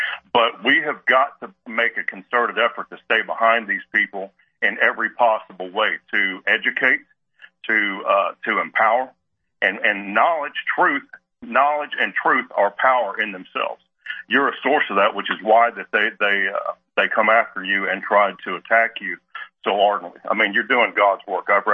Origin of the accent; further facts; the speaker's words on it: Dallas, Texas, United States; Cause I'm from Dallas.